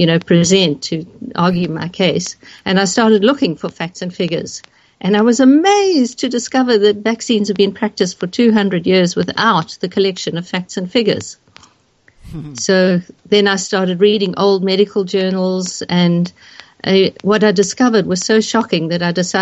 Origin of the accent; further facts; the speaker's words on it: South Africa; born there; Well, I was born in South Africa a long time ago.